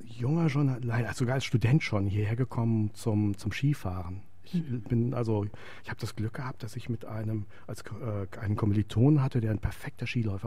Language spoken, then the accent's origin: German; Hamburg, Germany; In Hamburg, wo ich herkomme, kann ich Ihnen das runterbeten.